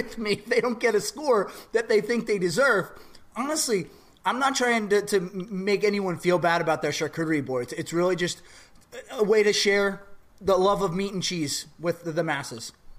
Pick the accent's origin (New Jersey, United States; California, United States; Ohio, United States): New Jersey, United States; When you're a kid, so for me, growing up in New Jersey, we didn't go back to school till after Labor Day.